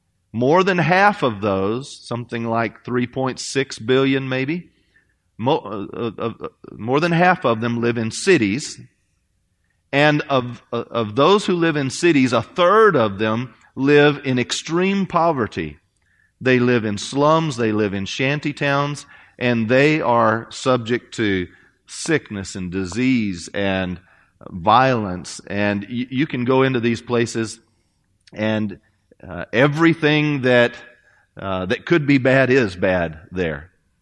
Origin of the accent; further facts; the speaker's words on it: United States; Years ago, growing up in the United States, I would not have been able to, or I did not fully appreciate that.